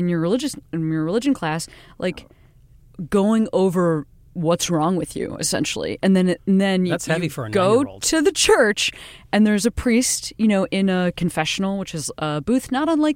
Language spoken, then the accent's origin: English; Western Springs, Illinois, United States; I grew up in Chicago. Well, not in Chicago. I grew up outside Chicago, 15 miles west of the city in a little teeny town called Western Springs.